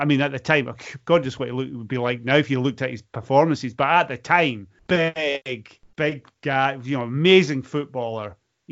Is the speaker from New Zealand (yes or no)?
no; Stirling, Scotland, United Kingdom; I mean, I grew up in Stirling